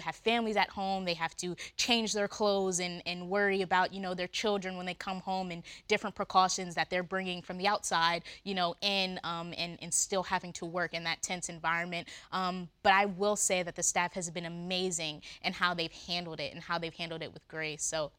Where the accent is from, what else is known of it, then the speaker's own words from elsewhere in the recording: Delaware, United States; Yeah, so I'm from Delaware, the greatest state. I may be biased, we're small but mighty.